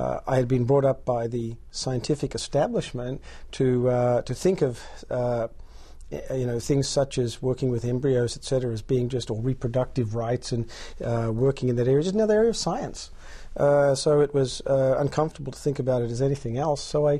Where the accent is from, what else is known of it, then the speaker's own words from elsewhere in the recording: Australia; moved away; I am Australian by birth. I grew up in Australia, and I grew up in a very good middle class family in Australia.